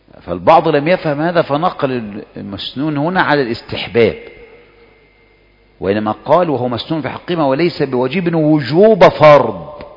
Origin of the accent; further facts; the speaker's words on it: Egypt; احنا عندنا في مصر أشهر المذاهب في الفقه مذهب الشافعي، يعني أكثرنا شافعية، شافعية